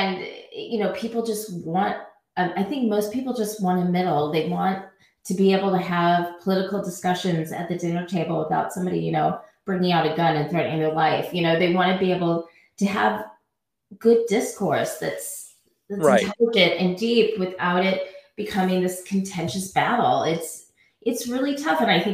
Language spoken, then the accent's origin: English; St. Louis, Missouri, United States; I'm from Missouri and I'm from St. Louis. And the joke with us, anybody from St. Louis, is that it's so small.